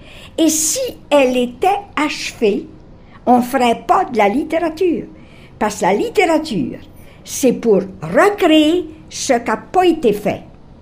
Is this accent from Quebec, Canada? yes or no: no; Bouctouche, New Brunswick, Canada; J'ai dit, nous, on fait du vin de pissenlit hein, à Bouctouche. Et j'ai la chance d'être de Bouctouche, monsieur de Bordeaux.